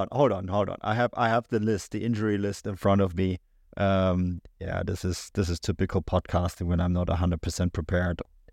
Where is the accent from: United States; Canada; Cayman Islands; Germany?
Germany; Even as a kid growing up in Germany, I hated the Sundays because you have all that free time to do stuff, right?